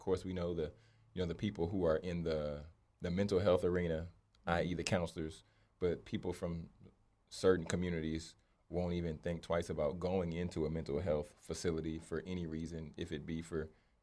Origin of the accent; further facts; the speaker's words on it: Louisiana, United States; I'm from Louisiana, I like gumbo.